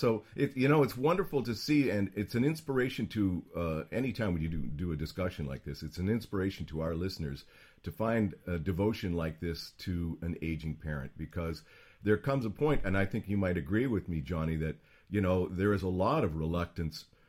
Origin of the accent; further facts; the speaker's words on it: Western Canada, Canada; born there; Both I was born in Western Canada